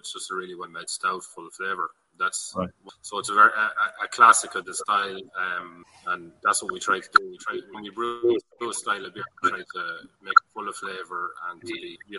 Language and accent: English; Longford, Leinster, Ireland; And it was always my ambition to open a brewery in my hometown of Longford anyway.